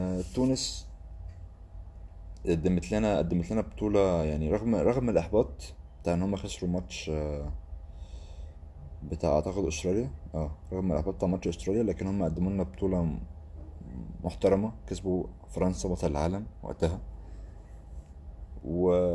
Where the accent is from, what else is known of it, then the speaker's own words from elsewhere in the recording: Egypt; مش تعتمدش على لعيب واحد بس زي عندنا في مصر